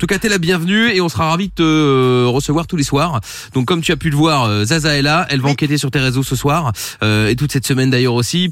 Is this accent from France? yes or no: no; Belgium; Moi, je viens de Belgique.